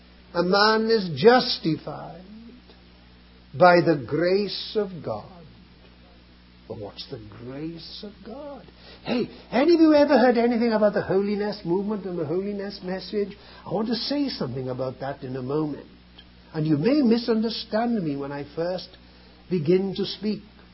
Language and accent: English; United Kingdom; now in United States; Now, you probably don't realize that I'm British. With this American accent I've discovered, people don't know where I come from anymore. Well, I come from Britain.